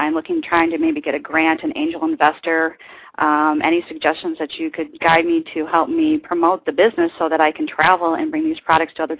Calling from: Hawaii, United States; I'm calling from Hawaii.

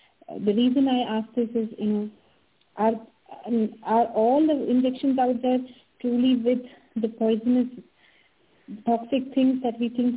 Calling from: Munich, Bavaria, Germany; I'm calling in from Munich, Germany.

